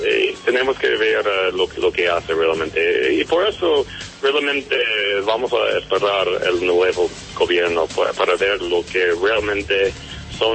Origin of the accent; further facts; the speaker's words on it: United States; No soy colombiano, soy americano, entonces.